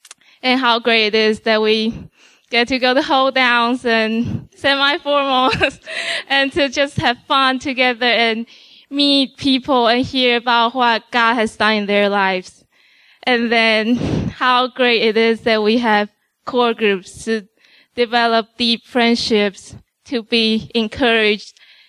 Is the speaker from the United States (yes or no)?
no; Taiwan; moved away as an adult; I came from Taiwan at 18 just for college, and I came in as a Buddhist